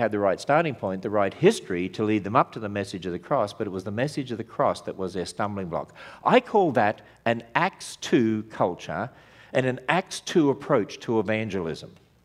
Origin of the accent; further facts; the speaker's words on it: Australia; moved away as an adult; also born or lived in California; now in United States; I and my wife first came over from Australia, you probably recognize I have a deep southern accent. But we came over from Australia 27 years ago, and we lived in California, actually.